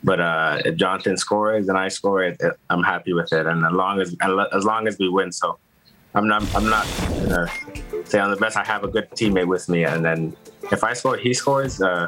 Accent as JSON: {"language": "English", "country": "Canada", "said": "It's we're Canadian, you guys. They're American, so it'll always be a fight."}